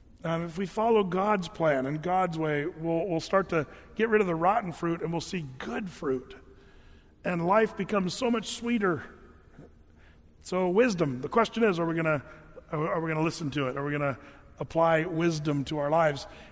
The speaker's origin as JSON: {"language": "English", "region": "Oregon", "country": "United States", "tie": "born or raised there", "said": "I grew up in Southern Oregon"}